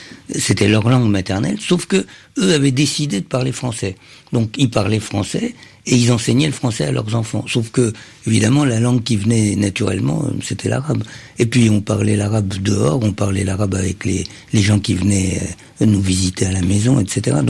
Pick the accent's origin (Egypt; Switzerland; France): Egypt; Cairo, Cairo Governorate; Je me souviens très très bien de mon enfance au Caire.